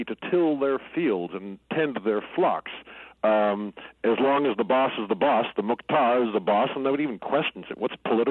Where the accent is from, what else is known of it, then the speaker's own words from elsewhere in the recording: Beirut, Beirut Governorate, Lebanon; also born or lived in United States; So I grew up in Lebanon, in Beirut.